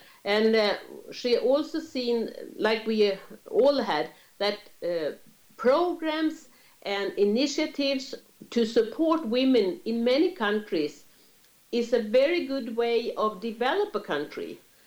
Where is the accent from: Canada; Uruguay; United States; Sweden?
Sweden; we start in Sweden because I was from Sweden